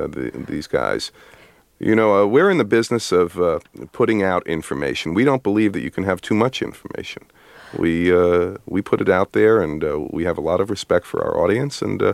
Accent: United States; I'm an American citizen and I saw these pilots.

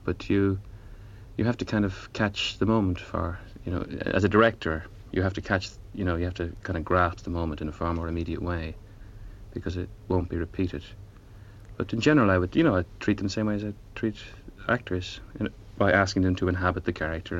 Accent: Ireland; Well, I'm Irish, and every Irish writer has a rather schizophrenic relationship with their homeland.

